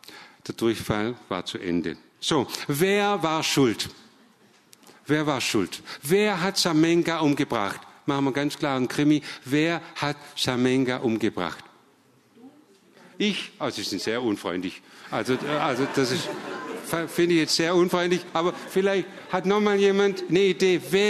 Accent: Southern Germany, Germany; Und wir als Süddeutsche sind gewohnt, uns immer wieder zu überlegen, was können wir mit immer weniger, immer Größeres leisten.

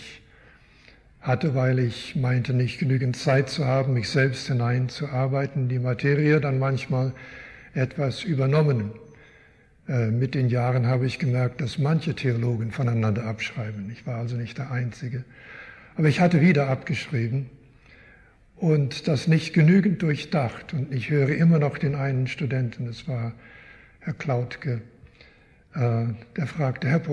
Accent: Canada; first language German; now in Switzerland; Meine Eltern sind beide in den Vereinigten Staaten geboren. Ich bin in Kanada geboren, dort aufgewachsen. Längere Zeit stand in meinem Pass britischer Untertan. Meine Muttersprache ist Deutsch. Jetzt wohne ich allerdings in der Schweiz, wo man nicht immer Deutsch spricht.

